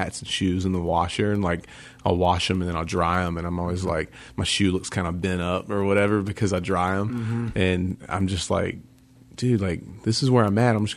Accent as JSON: {"language": "English", "region": "Southern United States", "country": "United States", "tie": "born or raised there", "said": "I grew up in the South where everybody thinks they're Christian just because it's the Bible Belt."}